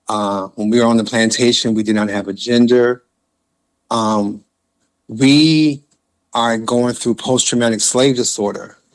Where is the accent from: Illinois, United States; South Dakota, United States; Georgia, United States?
Illinois, United States; Chicago; I was born and raised in Southside Chicago in 1960. And, you know, we all knew each other two, three, four blocks away.